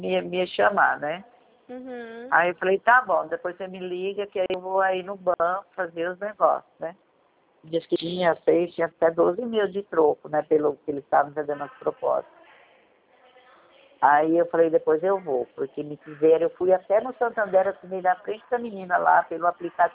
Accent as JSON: {"language": "Portuguese", "town": "Dracena", "region": "São Paulo", "country": "Brazil", "said": "Eu sou de Dracena."}